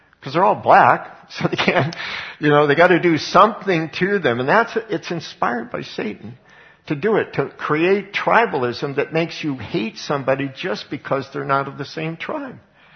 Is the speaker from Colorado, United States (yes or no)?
yes; Colorado, United States; And I was raised in Colorado.